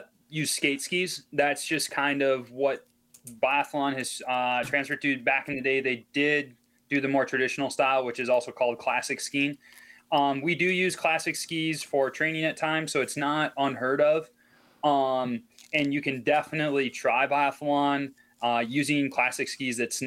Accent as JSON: {"language": "English", "town": "Appleton", "region": "Wisconsin", "country": "United States", "tie": "born or raised there", "said": "Just because growing up in the Appleton area, I didn't get into cross-country skiing until I was about 16, 17 years old"}